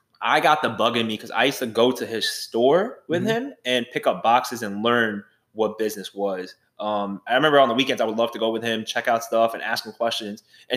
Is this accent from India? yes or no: yes; India; born there; I was born in India, right?